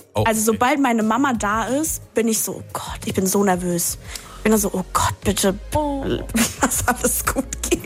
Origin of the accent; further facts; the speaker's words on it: Mannheim, Baden-Württemberg, Germany; Aber ja, ich meine, Mannheim, so meine Heimatstadt da zu spielen, ist super schön.